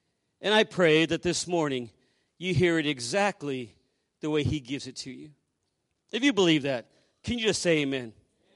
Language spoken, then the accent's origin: English; California, United States; We grew up together in Southern California. We met on the cradle roll of our church, and we have four children.